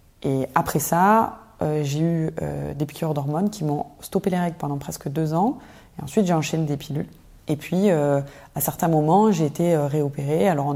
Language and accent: French; Marseille, Provence-Alpes-Côte d'Azur, France; moved away as an adult; moi, je suis née à Marseille et j'ai grandi à Marseille. J'ai quitté la ville phocéenne à mes 19 ans pour rejoindre la capitale dans laquelle j'ai vécu presque 14 ans pour finalement redescendre dans le sud et habiter dans un petit village qui s'appelle Carré-le-Rouet